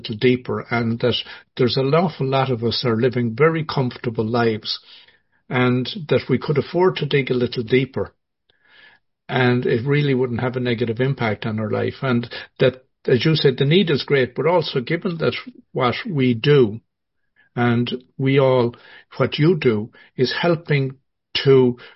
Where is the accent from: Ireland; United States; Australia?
Ireland; as Irish, when we were at our worst